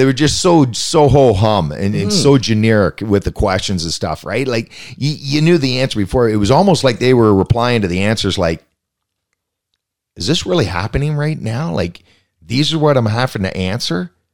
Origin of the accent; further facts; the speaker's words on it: Canada; As a Canadian, good for him.